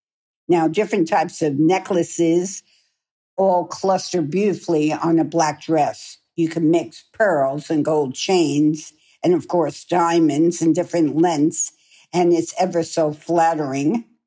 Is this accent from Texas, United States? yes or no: no; New York City, New York, United States; Now, I'm a New Yorker and many of us in New York a lot of our closets are either all black, certainly.